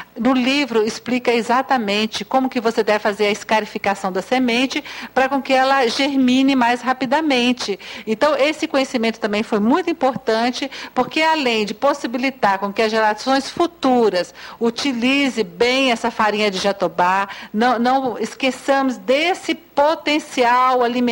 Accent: Cerrado, Brazil; nós que somos do Cerrado já incorporamos eles em várias práticas nossas.

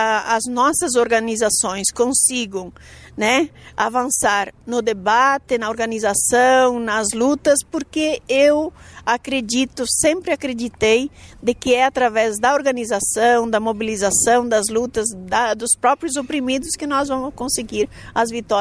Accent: Aratiba, Rio Grande do Sul, Brazil; born there; now in Santa Catarina, Brazil; Eu nasci numa cidadezinha chamada Aratiba, no Rio Grande do Sul, e hoje eu vivo em Santa Catarina. Uma família pobre, com uma cultura extremamente patriarcal e machista.

